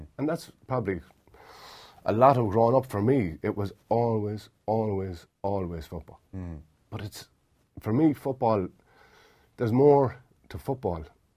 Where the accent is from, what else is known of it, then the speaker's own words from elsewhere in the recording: Ballina, County Mayo, Ireland; Ballina split into four teams. United, Fitzgerald's, Pat's. Mm. And the Quay. I played for the Quay. I'm from the Quay.